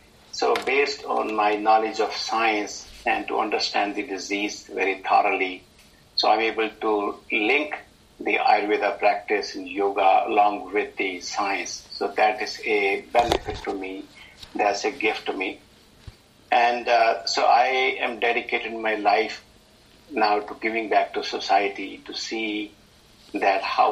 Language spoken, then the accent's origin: English; California, United States; I'm from California, so I'm still a student.